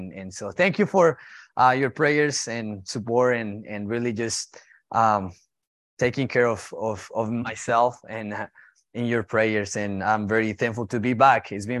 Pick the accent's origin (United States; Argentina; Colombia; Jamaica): Colombia; Colombia in the last couple of months. It's been a very intense time going back, and even though it's my home country